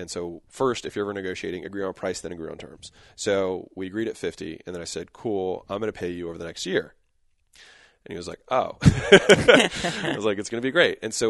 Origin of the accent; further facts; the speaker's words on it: Baltimore, Maryland, United States; now in California, United States; I'm from Baltimore. And so I drove out on a whim basically to California.